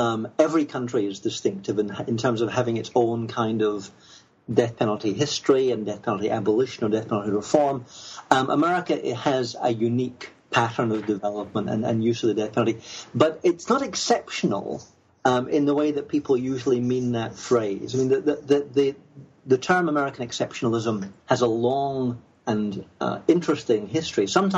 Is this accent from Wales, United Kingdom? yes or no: no; Scotland, United Kingdom; now in United States; The personal reason is that I moved to the USA from Britain, from Scotland, about 15, 16 years ago, and I've been teaching here ever since.